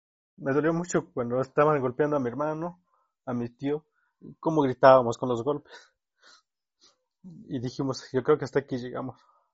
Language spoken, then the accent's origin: Spanish; Eloxochitlán de Flores Magón, Oaxaca, Mexico; Soy originario de este municipio de Los Xochitlán de Flores de Magón y nací acá en Barrio Escopeta en el año 1982, un 20 de octubre.